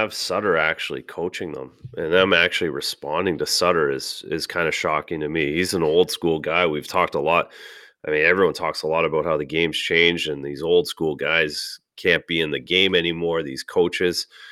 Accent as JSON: {"language": "English", "town": "Belleville", "region": "Ontario", "country": "Canada", "tie": "born or raised there", "said": "from Lucha Belleville, Ontario."}